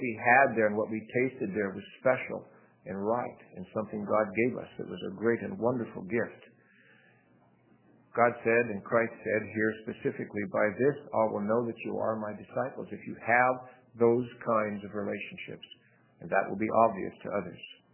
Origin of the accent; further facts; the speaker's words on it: Montana, United States; also born or lived in Oregon; I grew up in Montana, and I grew up in Oregon.